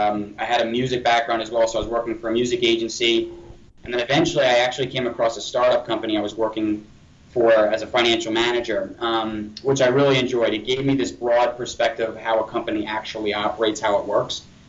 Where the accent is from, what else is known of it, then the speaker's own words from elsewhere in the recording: Long Island, New York, United States; I grew up in Long Island, so I said, hey, let me try more of the city